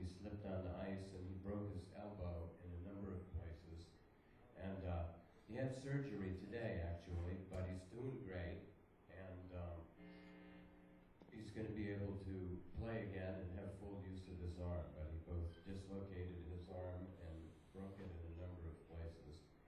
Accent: Sydney, New South Wales, Australia; one of the reasons we're here, and that I'm here from Sydney

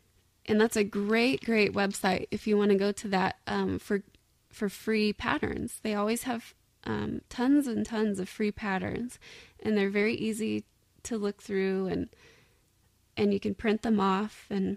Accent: California, United States; now in Wisconsin, United States; Growing up in California, we didn't have the funding for that.

